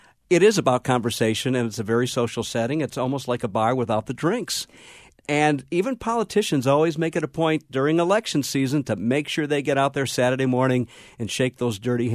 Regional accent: Detroit, Michigan, United States; I grew up in Detroit, well, which, by the way, is a dump, but that's a whole different story.

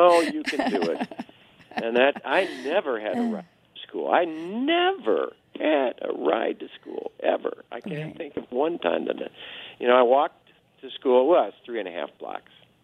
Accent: De Smet, South Dakota, United States; You know, I grew up in DeSmet, and, I mean, I was a free-range kid. We were all over the town.

